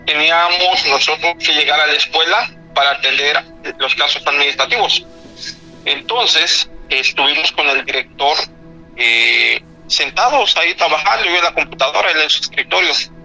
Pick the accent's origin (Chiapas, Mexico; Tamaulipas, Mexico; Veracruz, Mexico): Chiapas, Mexico; Tila; Yo soy de Tila. En Tila celebran el Corpus Christi.